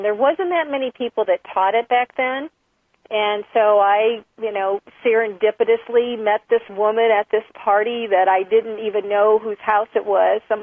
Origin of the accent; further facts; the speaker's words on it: Midwest, United States; I was raised in the Midwest and in a very small town, and, you know, I just never felt like I fit in.